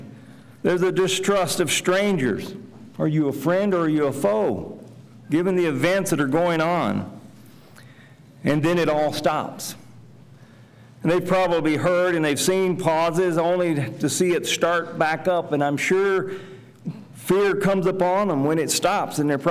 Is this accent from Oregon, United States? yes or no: yes; Albany, Oregon, United States; As mentioned … I'm from Albany, Oregon.